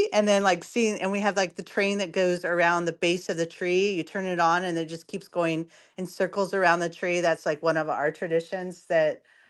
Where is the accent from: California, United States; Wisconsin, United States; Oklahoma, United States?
California, United States; because I'm from SoCal, so we have Disneyland, Knott's Berry Farm, Magic Mountain, Universal Studios, like all within an hour and a half of driving.